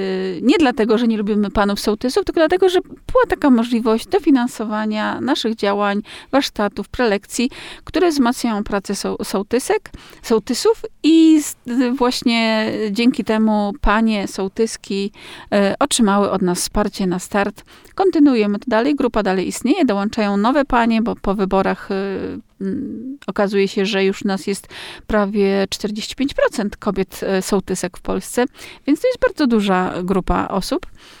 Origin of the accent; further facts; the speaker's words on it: Olsztyn, Warmian-Masurian Voivodeship, Poland; born there; 26 lat temu, albo nawet i dłużej, przeprowadziłam się do Wójtowa, bo jestem urodzoną olsztynianką, więc jestem jakby u siebie tu wszędzie. Czuję się warmianką